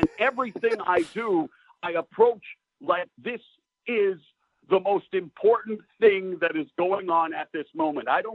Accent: Vancouver, British Columbia, Canada; And it all began with Al Tomko in 1986 in Vancouver, my hometown at All-Star Wrestling.

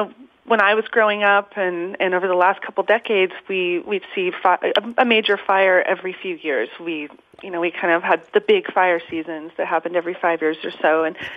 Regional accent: California, United States; I'm from Trinity County, which is north of here, and my mom's house is only about 20 miles from the car fire.

